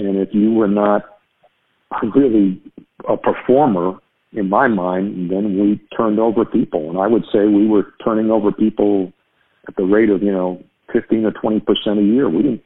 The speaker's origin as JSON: {"language": "English", "region": "New York", "country": "United States", "moved": "as an adult", "said": "I was this guy from New York who was respected when I was in New York and at the label, And then I came down here and everybody thought, well, he's a hillbilly, he doesn't know shit."}